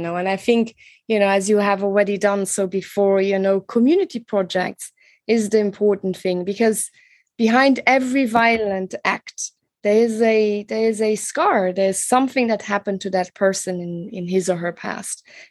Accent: Luxembourg; English is a second language; Growing up in Luxembourg, it's quite safe

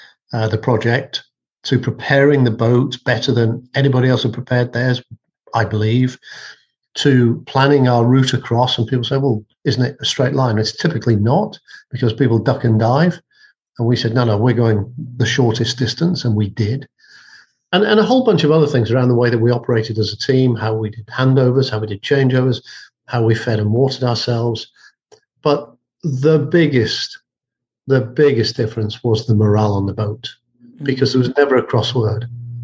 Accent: Wales, United Kingdom; I grew up in North Wales and I was climbing mountains from the age of 12, probably.

